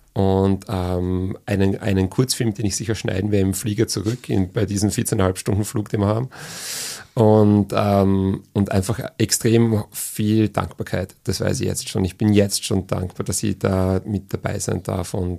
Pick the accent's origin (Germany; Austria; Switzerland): Austria; die Sprache, diese nonverbale Sprache, die man dann mit seinem Gegenüber hat, komplett anders als bei uns in Österreich.